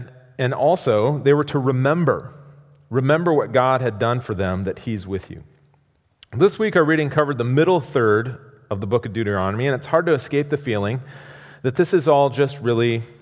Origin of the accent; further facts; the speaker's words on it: Iowa, United States; To my Midwestern sensibilities, I grew up in Iowa, clams are weird.